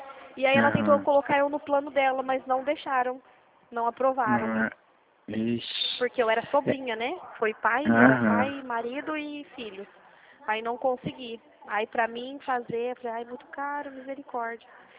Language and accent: Portuguese; São Paulo, Brazil; born there; Sou nascida aqui em São Paulo.